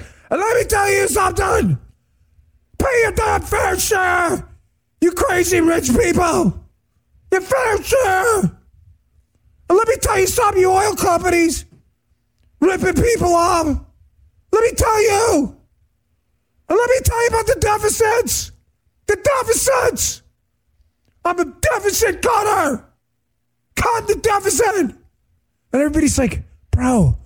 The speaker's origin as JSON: {"language": "English", "region": "New York", "country": "United States", "said": "We're screamers from New York."}